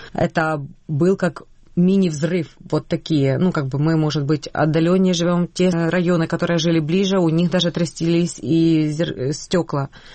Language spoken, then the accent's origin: Russian; Kryvyi Rih, Dnipropetrovsk Oblast, Ukraine; moved away as an adult; Я из Кривого Рога. Вынуждена была бежать с детьми после того, когда произошли взрывы у нас в городе.